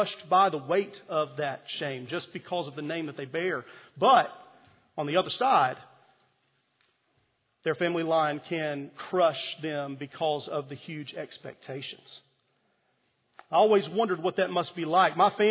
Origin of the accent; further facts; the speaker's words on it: Tennessee, United States; some of you may not know that I grew up in East Tennessee. And sometimes that East Tennessee comes out and you can hear it.